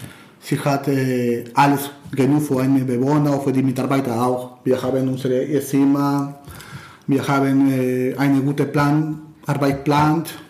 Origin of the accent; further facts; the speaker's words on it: Peru; German is a second language; now in Germany; Ich komme aus Peru, ja.